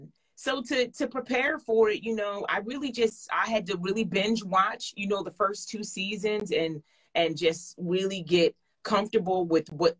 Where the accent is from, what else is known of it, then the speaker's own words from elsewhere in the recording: Philadelphia, Pennsylvania, United States; I grew up in Philly. I know the hood.